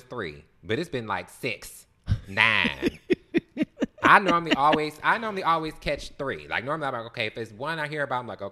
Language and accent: English; Detroit, Michigan, United States; Girl, I'm from Detroit, honey. I always make sure I'm watching with my third eye.